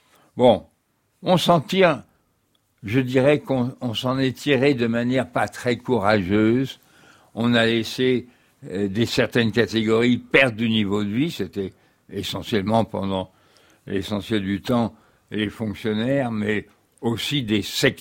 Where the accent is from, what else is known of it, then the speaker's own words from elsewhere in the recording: Paris, Île-de-France, France; Quand j'étais gamin, je vivais dans Paris occupé